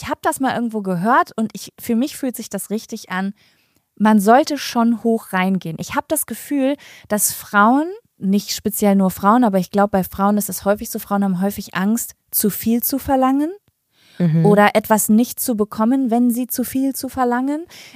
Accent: Spain; German is a second language; Ich habe dich schon richtig verstanden als Spanierin.

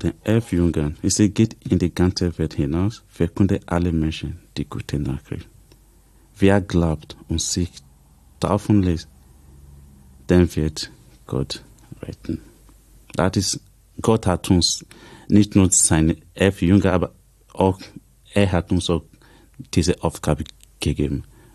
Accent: Nigeria; German is a second language; Bei uns in Nigeria, wenn ich nichts zu tun habe in meiner Freizeit, ich gehe raus mit der Bibel, ich gehe auf die Straße

